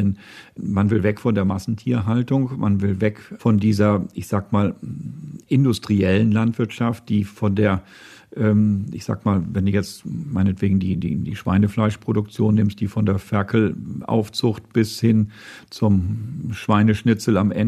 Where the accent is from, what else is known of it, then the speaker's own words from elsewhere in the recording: Lower Saxony, Germany; denn ich erlebe das ganz persönlich in meiner Heimat, im Emsland.